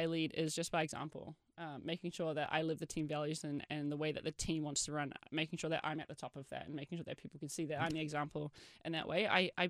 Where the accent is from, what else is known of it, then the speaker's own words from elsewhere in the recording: New Zealand; now in United States; You know, I'm from New Zealand. We don't celebrate it the same way that they do as well.